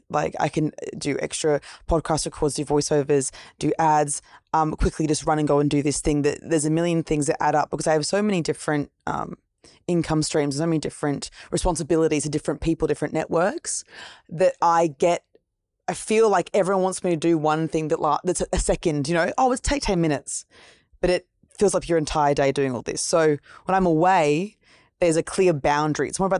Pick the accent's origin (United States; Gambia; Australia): Australia; Gold Coast, Queensland; I'm actually from the Gold Coast, Brisbane, originally.